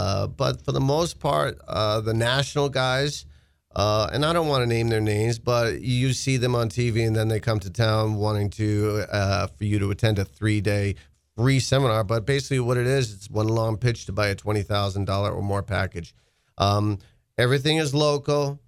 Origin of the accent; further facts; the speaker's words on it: Boston, Massachusetts, United States; No, I'm from Dorchester, Mass., son of a preacher, and now I Florida native, believe it or not.